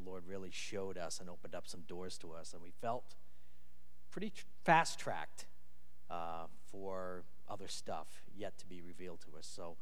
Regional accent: Wakefield, Massachusetts, United States; He's actually from the town I grew up in Boston. He lives from Lynn. I'm from Wakefield, so it's really interesting.

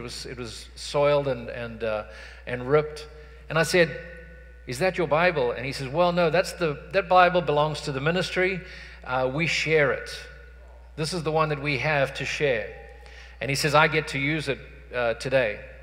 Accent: South Africa; I had the privilege of going to South Africa, to my hometown

